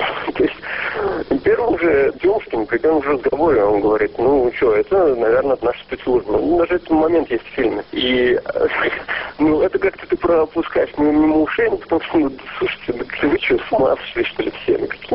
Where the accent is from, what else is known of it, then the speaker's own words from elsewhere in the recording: Israel; я не оговаривал о том, что я из Израиля